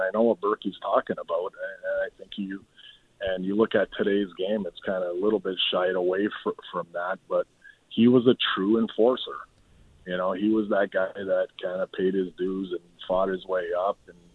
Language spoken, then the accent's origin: English; Windsor, Ontario, Canada; The following year, Windsor picked me number two, so I got to stay in my hometown.